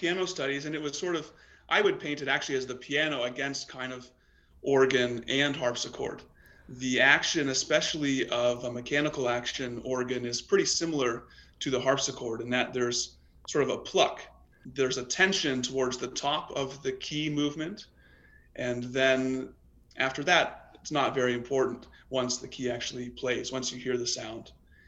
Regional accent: Knoxville, Tennessee, United States; I grew up in Knoxville, so this is great to be back in Knoxville for a hometown concert. My parents still live there.

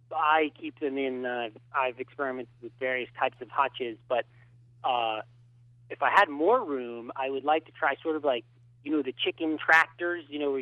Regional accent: Greenville, United States; I'm from Greenville originally... And you're right nearby.

